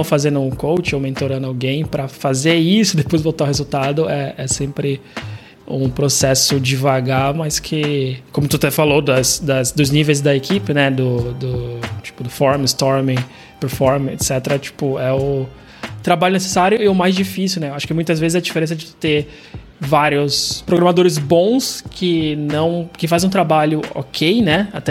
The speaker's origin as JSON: {"language": "Portuguese", "town": "Santos", "region": "São Paulo", "country": "Brazil", "tie": "born or raised there", "accent": "Baixada Santista", "said": "eu morei minha vida inteira em Santos, quando fui trabalhar em São Paulo já me sentia diferente e o pessoal até sabia pelo meu sotaque que eu era da Baixada Santista"}